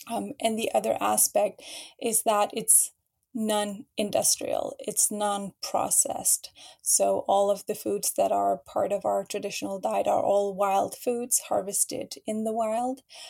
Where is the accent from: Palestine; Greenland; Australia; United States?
Greenland; also born or lived in Denmark; I was born and raised in Greenland, but lived a lot of my life in Denmark.